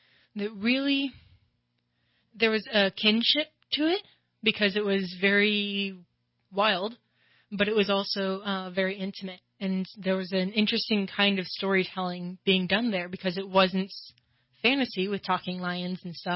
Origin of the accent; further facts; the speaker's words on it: Shingletown, California, United States; also born or lived in San Diego; we moved up to Shingletown because I was born in San Diego, and we moved up to Shingletown the summer before first grade.